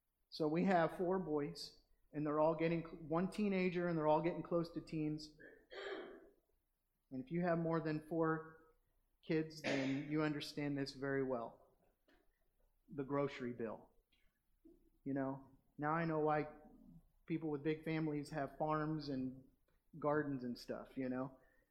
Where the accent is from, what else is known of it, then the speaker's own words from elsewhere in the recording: Oklahoma, United States; Oklahoma. I'm from Oklahoma.